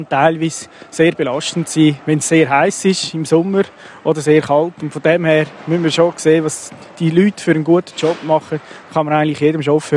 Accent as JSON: {"language": "German", "country": "Switzerland", "said": "da sind wir Schweizer"}